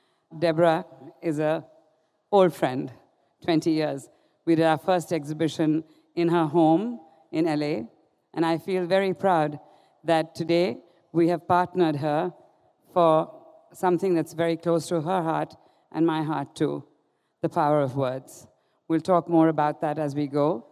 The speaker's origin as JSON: {"language": "English", "region": "Jammu and Kashmir", "country": "India", "said": "I come from Kashmir. I don't know whether there's a connection there."}